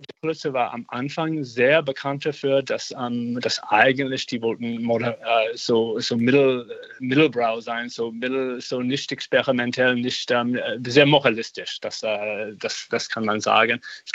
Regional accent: Arizona, United States; Ich komme aus Arizona und es gibt so viele Leute auf die Straße.

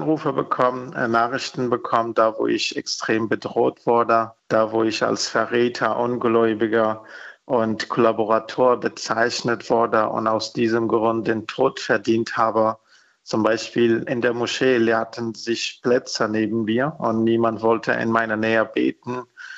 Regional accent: Afghanistan; German is a second language; moved away; Ja, meine Familie ist noch in Afghanistan und es ist natürlich auch für sie eine sehr schwierige Situation.

